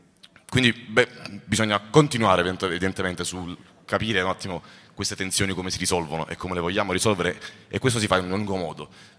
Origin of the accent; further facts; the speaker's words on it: Southern Italy, Italy; Un sistema che si materializza quando veniamo discriminati anche per il nostro accento, per la nostra identità, ma che anche a livello materiale antimeridionalismo l'abbiamo definito come quella violenza sistemica che nei nostri territori subiamo come persone meridionali